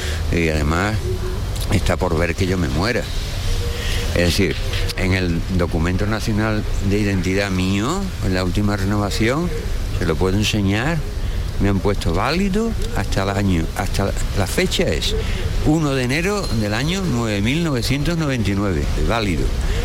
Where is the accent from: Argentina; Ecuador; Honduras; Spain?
Spain; Barcelona, Catalonia; also born or lived in Seville; yo me considero un catalán de Barcelona, nacido en Sevilla